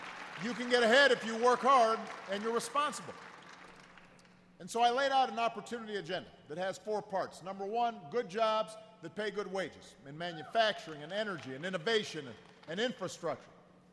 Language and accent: English; Hawaii, United States; I grew up in Hawaii. We do not have hockey in Hawaii.